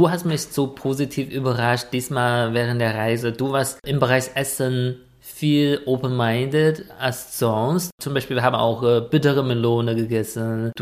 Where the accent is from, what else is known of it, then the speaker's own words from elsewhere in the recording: North China, China; German is a second language; weil ich komme aus Nordchina, ich kenne nur Weizenfelder